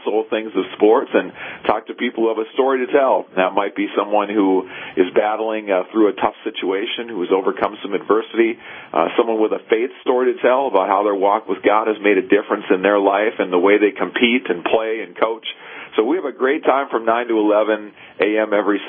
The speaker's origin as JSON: {"language": "English", "town": "Twin Cities", "region": "Minnesota", "country": "United States", "tie": "born or raised there", "said": "Dustin Moore and myself, the co-hosts of the show, we grew up down in the Twin Cities area."}